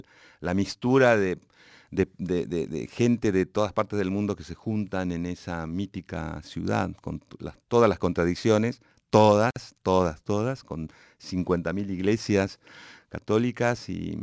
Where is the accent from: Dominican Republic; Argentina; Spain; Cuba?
Argentina; La Plata, Buenos Aires Province; Sí, nací en La Plata, pero mi papá peruano, que vino a estudiar medicina